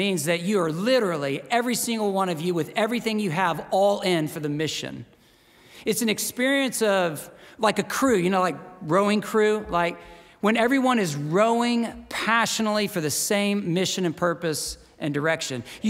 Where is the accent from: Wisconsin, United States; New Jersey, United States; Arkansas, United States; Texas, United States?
Texas, United States; Austin; I grew up in Austin, Texas.